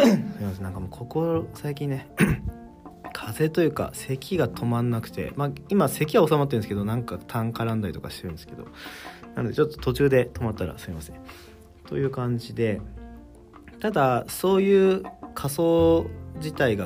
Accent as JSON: {"language": "Japanese", "region": "Yamanashi", "country": "Japan", "tie": "born or raised there", "said": "地元山梨地元の後輩が運転してくれてたんで"}